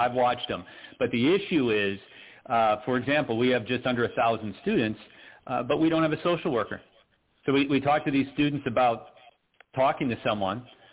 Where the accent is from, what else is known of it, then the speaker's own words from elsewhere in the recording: Illinois, United States; I'm surprised I'm from Chicago area